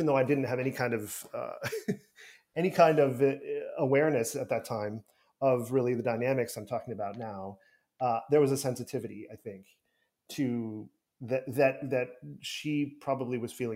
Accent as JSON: {"language": "English", "region": "Ohio", "country": "United States", "said": "So I am, you know, I am just … from Ohio, wherever I go."}